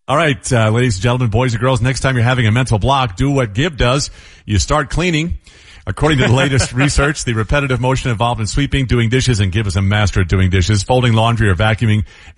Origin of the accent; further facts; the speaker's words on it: New York, United States; when we're growing up on Long Island